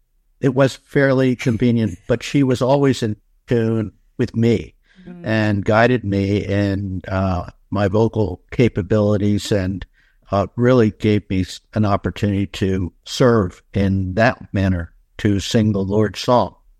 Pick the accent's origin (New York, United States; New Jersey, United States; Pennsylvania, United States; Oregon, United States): New Jersey, United States; Woodland Park; Well, I was born and raised in West Paterson, now Woodland Park, New Jersey.